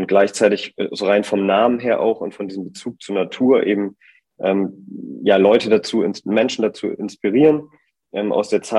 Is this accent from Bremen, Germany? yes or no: yes; Bremen, Germany; born there; now in Hamburg, Germany; werde 29 Jahre alt jetzt im August, fast schon zu alt gemacht. Genau, ich komme ursprünglich aus Bremen, da bin ich geboren und habe da auch studiert. Mittlerweile wohne ich jetzt in Hamburg.